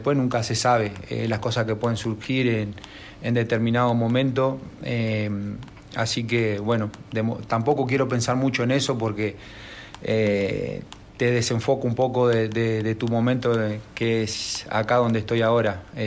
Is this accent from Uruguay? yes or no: yes; Uruguay; yo creo que no solamente a mí como uruguayo